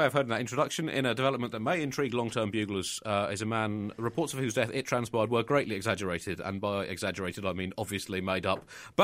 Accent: United Kingdom; I mean, to be honest, as a Brit

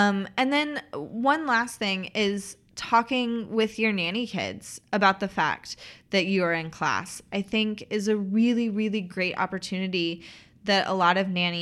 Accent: Tennessee, United States

